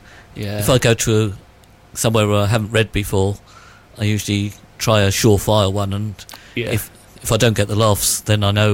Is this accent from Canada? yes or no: no; Aldershot, South East England, United Kingdom; Well, really, I come from Aldershot originally